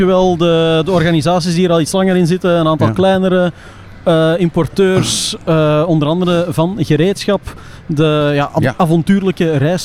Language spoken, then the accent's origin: Dutch; Flanders, Belgium; Als Vlaming is het toch een lichte aanfluiting om friet te zien in Nederland.